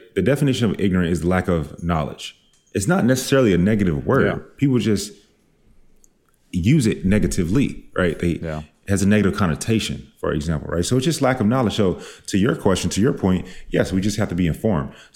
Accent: the South, United States; I come from the South.

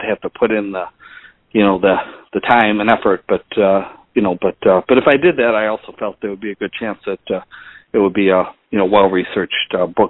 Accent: Joliet, Illinois, United States; also born or lived in Nebraska / Wisconsin; And then 4 years ago, Dan, is when I returned back to Joliet, my hometown, to work as a reporter and editor for the Joliet Patch

